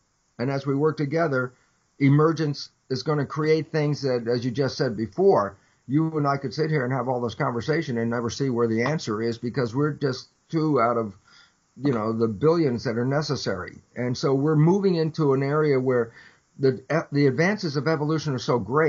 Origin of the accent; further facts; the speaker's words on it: California, United States; you know, I'm, you know, a Californian.